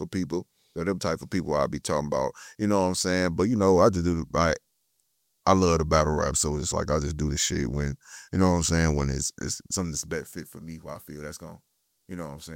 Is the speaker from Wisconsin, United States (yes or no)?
yes; Milwaukee, Wisconsin, United States; I'm from Milwaukee. I ain't got the, know what I'm saying, the privilege of being from New York